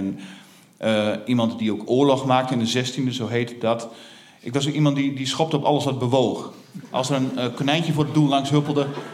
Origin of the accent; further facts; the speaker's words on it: Veenkoloniën, Netherlands; ik groeide op in de Veenkolonie en daar is alles kaasrecht. En ook de mensen zijn er zo ongeveer kaasrecht.